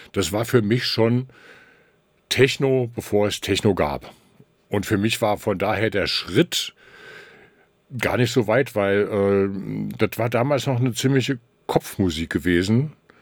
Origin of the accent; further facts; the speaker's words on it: Rhineland-Palatinate, Germany; Ich komme aus Rheinland-Pfalz, aber ich habe zu der Zeit dann Zivildienst in Wiesbaden gemacht.